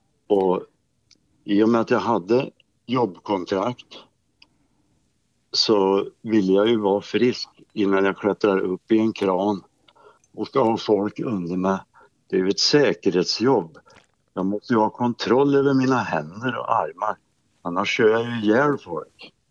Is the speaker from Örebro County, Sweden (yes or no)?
no; Värmland, Sweden; born there; Nere i Värmland, i norra Värmland.